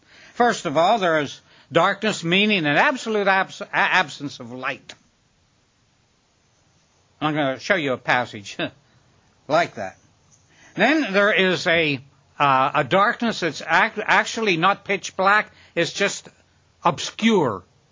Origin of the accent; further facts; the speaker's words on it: Pennsylvania, United States; One time, many years later, traveling through my home state of Pennsylvania